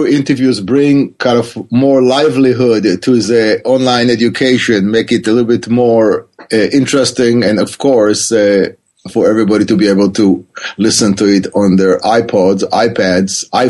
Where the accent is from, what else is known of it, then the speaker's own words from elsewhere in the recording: Israel; also born or lived in Africa / Europe; now in California, United States; I grew up in Israel. This is where my accent is from. And I spent work and lived in Africa, in Europe, and ended up here in California.